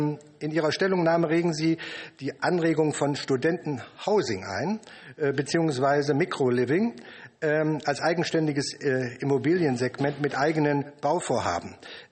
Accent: North Rhine-Westphalia, Germany; ich komme aus dem einwohnerbeliebtesten Bundesland mit der besten Landesregierung. Also ich komme aus NRW

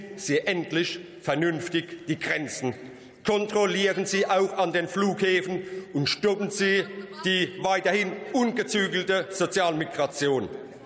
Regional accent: Rhineland-Palatinate, Germany; von hier aus noch ein Gruß in meine Heimat nach Rheinland-Pfalz

